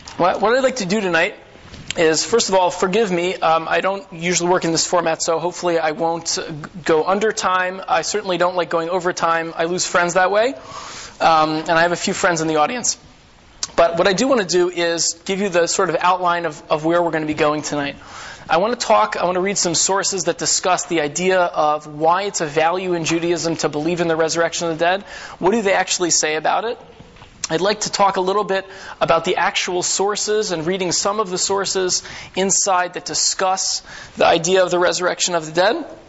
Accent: New York, United States; now in US South; I'm really from New York, so when you come to the South, you really appreciate not being in New York anymore.

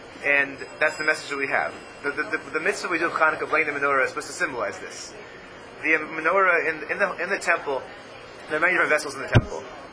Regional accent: Atlanta, Georgia, United States; I grew up in Atlanta, a publication called Torah from Dixie, it was called.

